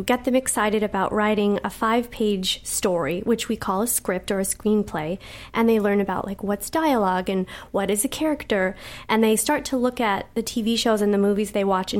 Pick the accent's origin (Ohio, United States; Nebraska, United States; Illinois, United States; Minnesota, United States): Nebraska, United States; Yeah, I grew up right outside of Omaha.